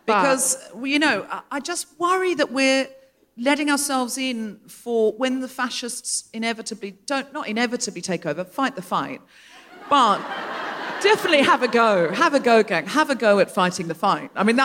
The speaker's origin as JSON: {"language": "English", "town": "Gold Coast", "region": "Queensland", "country": "Australia", "tie": "born or raised there", "said": "I am aware with this accent, I can't get away with my... But we have to remember I was raised on the Gold Coast"}